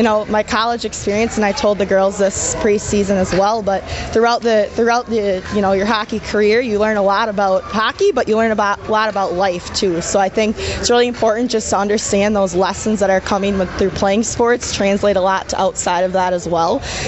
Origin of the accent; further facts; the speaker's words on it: Beaver Dam, Wisconsin, United States; I grew up playing hockey in Beaver Dam here, learned how to play here, and went on and played college. So it's really awesome just to have the opportunity to be back in my hometown